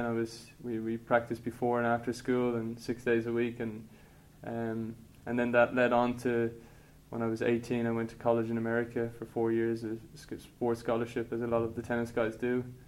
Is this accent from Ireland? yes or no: yes; Swords, Leinster, Ireland; Well, I'm from Swords. I started when I was about 7 years old.